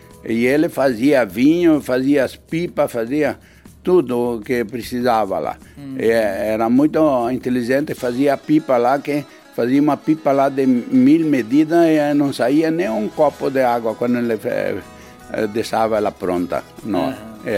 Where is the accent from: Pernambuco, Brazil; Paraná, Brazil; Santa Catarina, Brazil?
Santa Catarina, Brazil; Joaçaba; born there; Em Santa Catarina, no município de Joaçaba.